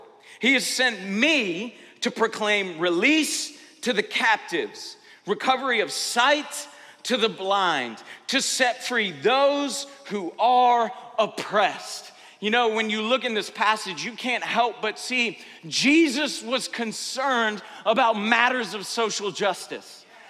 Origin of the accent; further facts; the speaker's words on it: Georgia, United States; And again, I grew up in Georgia. We had a saying out there back in the day, that dog don't hunt.